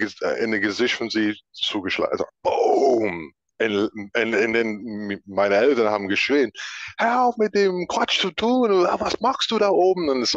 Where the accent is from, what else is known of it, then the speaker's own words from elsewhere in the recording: Baltimore, Maryland, United States; born there; German is a second language; Ich war geboren in Baltimore, in den Staaten.